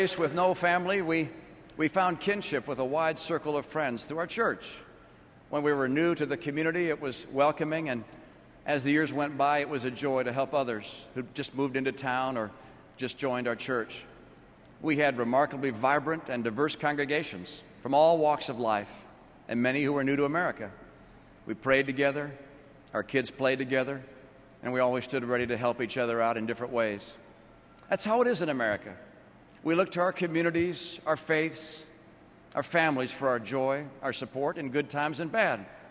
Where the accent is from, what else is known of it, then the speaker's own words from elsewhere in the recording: Detroit, Michigan, United States; I grew up in Detroit in love with cars and wanted to be a car guy like my dad.